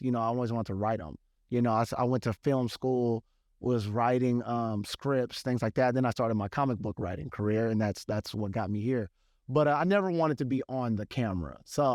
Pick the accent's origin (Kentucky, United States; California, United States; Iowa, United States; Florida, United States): California, United States; Sacramento; I'm from Sacramento and, you know, just up north in California.